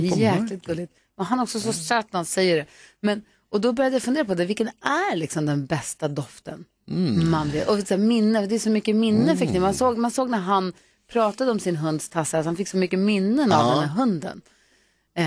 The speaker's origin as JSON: {"language": "Swedish", "town": "Luleå", "region": "Norrbotten County", "country": "Sweden", "tie": "born or raised there", "said": "i Luleå där jag växte upp så vi har inte vårblommor."}